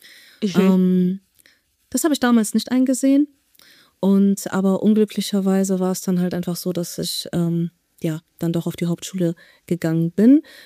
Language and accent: German; Germany; meine Familie stammt aus Marokko. Ich bin aber in Deutschland geboren und aufgewachsen